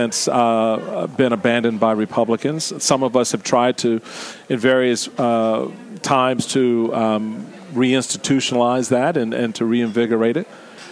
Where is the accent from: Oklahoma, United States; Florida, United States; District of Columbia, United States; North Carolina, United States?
District of Columbia, United States; Washington; I grew up in Washington, D.C., I'm a native Washingtonian, outnumbered 10 to 1 growing up.